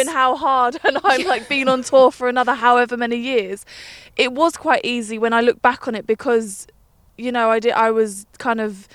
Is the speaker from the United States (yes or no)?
no; England, United Kingdom; my mum was from Cork. So even though I have Irish in my family, you know, I was from England